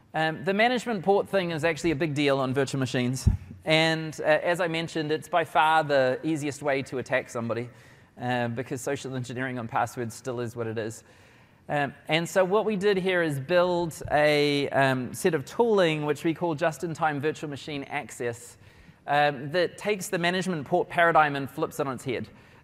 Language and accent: English; New Zealand; because I'm a New Zealander